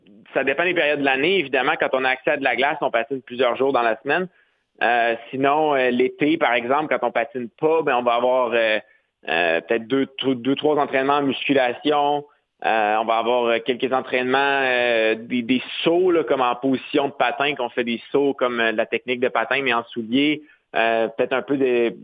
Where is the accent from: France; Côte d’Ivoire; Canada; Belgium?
Canada; Quebec City, Quebec; Mais nous, Canadiens, moi, je viens de Québec, mais je suis allé à Calgary tellement de fois dans ma vie qu'on est habitué.